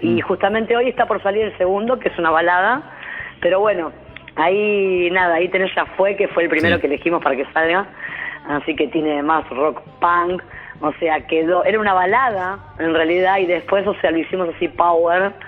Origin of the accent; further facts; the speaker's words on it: Santa Teresita, Buenos Aires Province, Argentina; un bar de Santa Teresita, yo soy de Santa